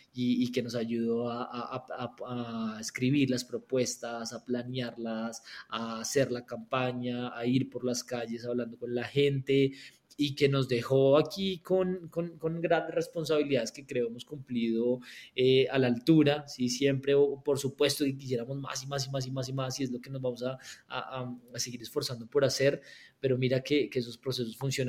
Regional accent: Colombia; la primera vez y la segunda y la tercera vez que yo salí de Colombia fue a ir a concursos de debate

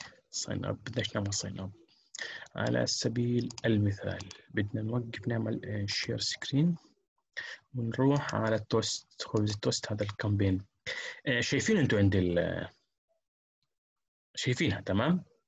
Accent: Palestine; احنا عندنا في فلسطين مثلا جروبات السوشيال ميديا

